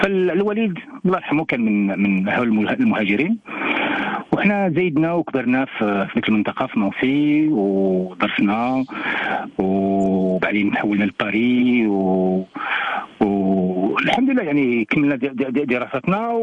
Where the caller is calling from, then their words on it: United Arab Emirates; أنا بحكيكم من الإمارات ولكن منطقتنا دائما في قلوبنا صراحة